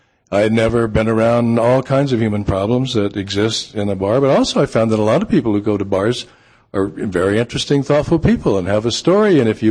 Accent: Texas, United States; I grew up in Texas in a very, very conservative Southern Baptist environment.

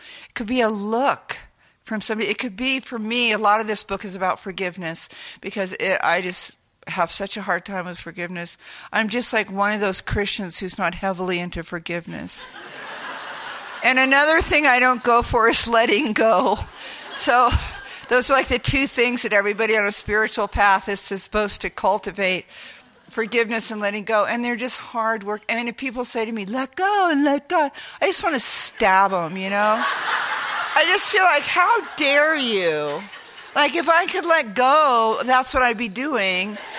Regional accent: San Francisco, California, United States; But I grew up on the Giants, and it was about just tears and pain and love.

